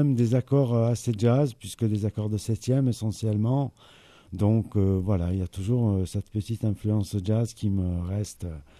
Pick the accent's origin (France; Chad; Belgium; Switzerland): France; Marseille, Provence-Alpes-Côte d'Azur; moved away as an adult; J'arrive de Marseille, je suis d'origine de Marseille